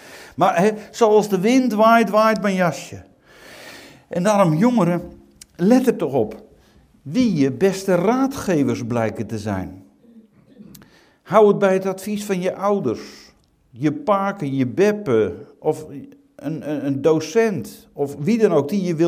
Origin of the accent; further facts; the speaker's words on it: Utrecht, Netherlands; En waar ik vandaan kom uit de omgeving van Leerdam